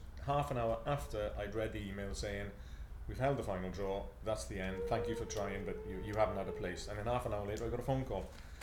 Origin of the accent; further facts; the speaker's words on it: Bexleyheath, London, United Kingdom; born there; I was born in Bexley Heath, even though I think of myself as Welsh.